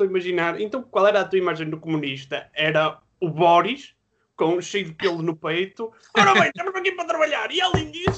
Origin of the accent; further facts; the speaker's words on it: Poland; Portuguese is a second language; sou polaca também. No caso, tu não me tens percebido pelo meu sotaque e pelo meu nome